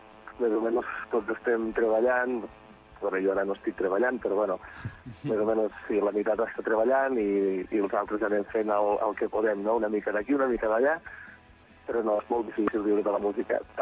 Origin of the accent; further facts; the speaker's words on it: Tàrrega, Catalonia, Spain; som tots de Targa, menys un d'Igualada